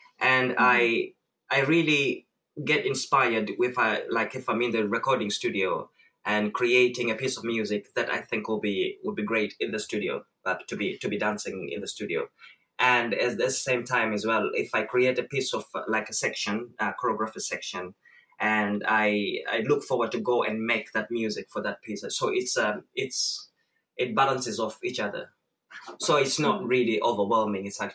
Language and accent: English; Zimbabwe; now in United Kingdom; I am originally from Zimbabwe, and I grew up in a society where dance is a big thing, like dance and music